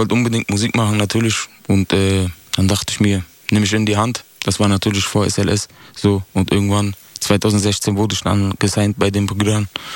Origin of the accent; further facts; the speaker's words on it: Berlin, Germany; Ich bin in Berlin-Neukölln aufgewachsen, hinten Sonnencenter, Sonnenallee. Mhm. Ist leider auch in den Medien bekannt, durch negative Schlagzeilen. Aber ja, ich habe meine Jugend auf jeden Fall auf der Sonnenallee verbracht.